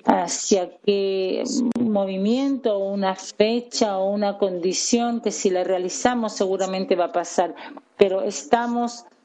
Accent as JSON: {"language": "Spanish", "country": "Croatia", "said": "Hola, soy de Croacia."}